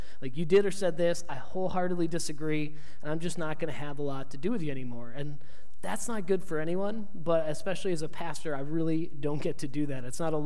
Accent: Maine, United States; I'm from Maine. I live with my grandparents in the summer, and we would watch the Red Sox every night.

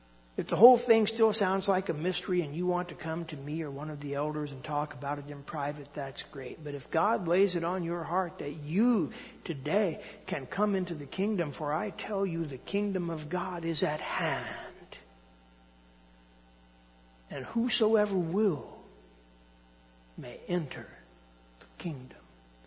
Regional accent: United States; I am an American. I have hopes and fears for my beloved country.

